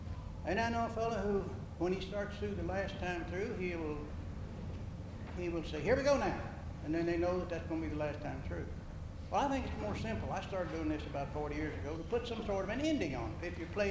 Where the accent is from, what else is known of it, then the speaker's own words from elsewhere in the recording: West Virginia, United States; I grew up in Roane County, less than a mile from the Kanawha County line.